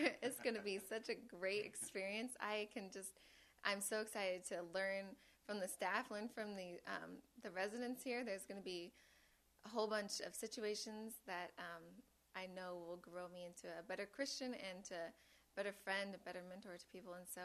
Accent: Bakersfield, California, United States; now in Fresno, United States; Came from Bakersfield. Basically raised there since I was four or something, and I came to Fresno to go to Fresno Pacific University

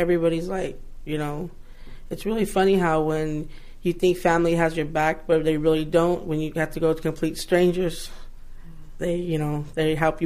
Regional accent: Easton, United States; I grew up in Easton.

